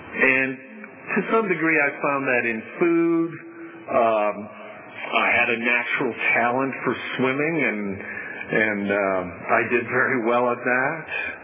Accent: Minnetonka, Minnesota, United States; But I grew up in Minnesota, and a western suburb of Minneapolis called Minnetonka. And I loved it there.

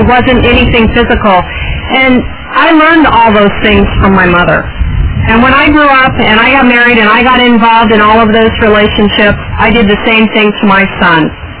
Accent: Arizona, United States; I grew up in Arizona. I came from what I believe to be an alcoholic home.

